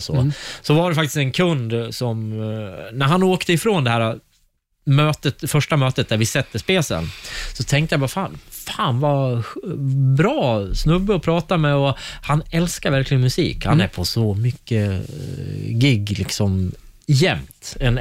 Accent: Hofors, Gävleborg County, Sweden; also born or lived in Fagersta; Jag kommer från Hofors där, som var ett replokals- och punknäste. Mm. Mm. Och flyttat runt, bott i Fagersta. Mm. Replokaler. Nu bor jag utanför Strängnäs.

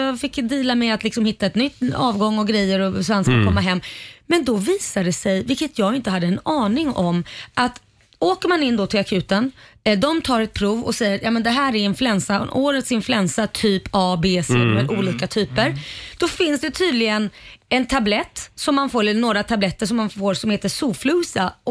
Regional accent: Sweden; jag har aldrig talat om det här, jag är från Sverige

